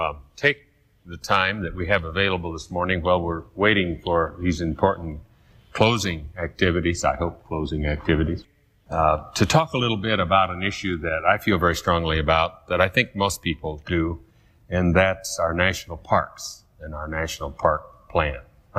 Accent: Wyoming, United States; I, of course, am particularly and selfishly interested in parks because I come from Wyoming.

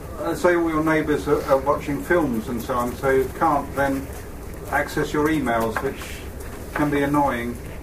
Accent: Chelmsford, East of England, United Kingdom; Chelmsford.

